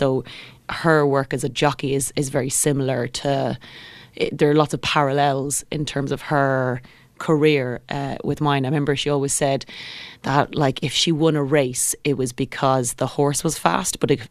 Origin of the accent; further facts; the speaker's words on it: Kildare, Ireland; I grew up in just outside of Kildare town to an equine vet of a father.